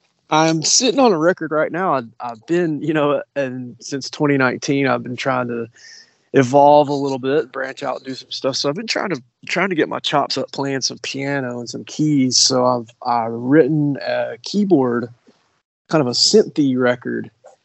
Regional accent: Appalachia, United States; No, we're from Appalachia, so we have a little bit of a different bit of a different thing going on

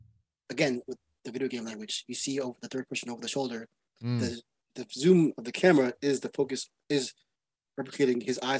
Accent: Brooklyn, New York, United States; I'm from New York, born in Brooklyn, Brooklyn, Queens, and the Bronx

